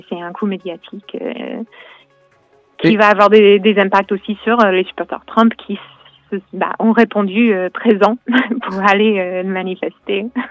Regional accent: Texas, United States; French is a second language; je viens de l'État de Texas, qui est un État plutôt de droite

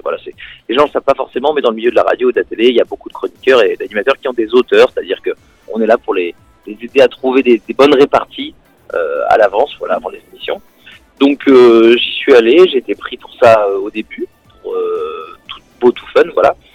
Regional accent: Pabu, Brittany, France; j'ai toujours affirmé à fond que j'étais de Pabu, de Guingamp également

